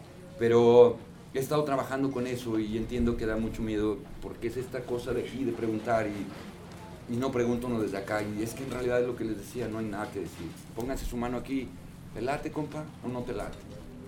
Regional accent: Mexico City, Mexico; born there; Nací allá, nací en la Ciudad de México y es una ciudad hermosa. Triste, gris, monstruosa, hermosa. Es mi ubre de hierro. Soy un urbanoide más.

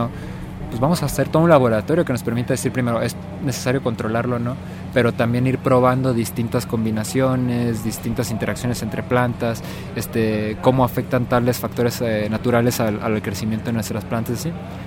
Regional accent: Mexico City, Mexico; vengo de la ciudad monstruo, de la Ciudad de México

